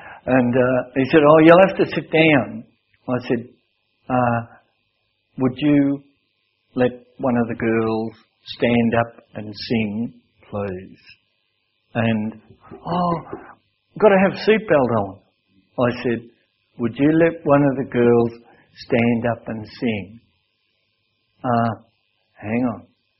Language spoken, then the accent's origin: English; Australia; And I was the only Australian.